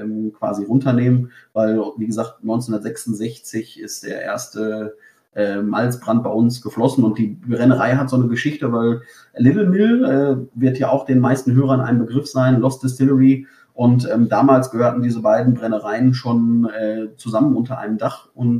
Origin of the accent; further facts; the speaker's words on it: North Rhine-Westphalia, Germany; Ich komme ja aus dem Ruhrgebiet